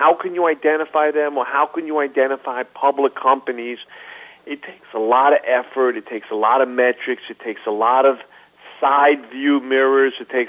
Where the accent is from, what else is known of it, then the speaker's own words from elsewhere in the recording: New York City, New York, United States; growing up in New York City where there's a kind of a fast pace